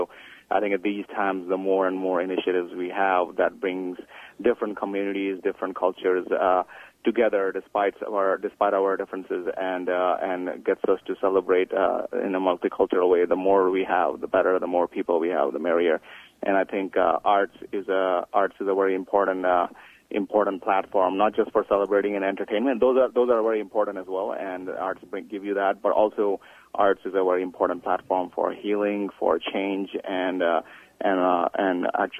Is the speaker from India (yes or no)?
yes; India; now in Canada; I grew up in India